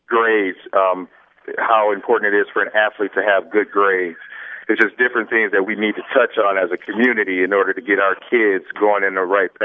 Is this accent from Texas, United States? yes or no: no; Lansing, Michigan, United States; I think I grew up here in Lansing, Michigan